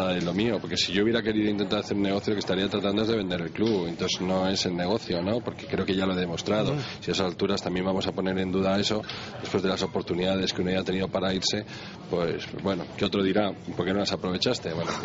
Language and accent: Spanish; León, Castile and León, Spain; born there; nací en León y he venido tal, pero llevo 13 años